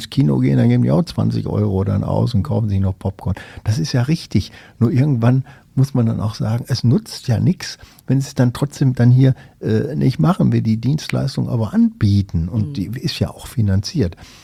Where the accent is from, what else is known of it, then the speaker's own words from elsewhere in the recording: Oberhausen, North Rhine-Westphalia, Germany; ich bin relativ im Grünen groß geworden, zwar in einer Großstadt in Oberhausen, aber direkt neben einem Wald gewohnt, den sogenannten Dunkelschlag.